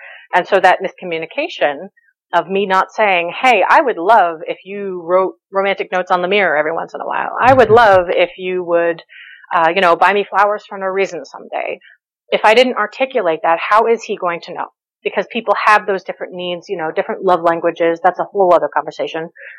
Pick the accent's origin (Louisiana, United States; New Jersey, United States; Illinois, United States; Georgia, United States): New Jersey, United States; I'm from New Jersey, so generally that's kind of how New Jersey people function, is that very abrasive sort of personality.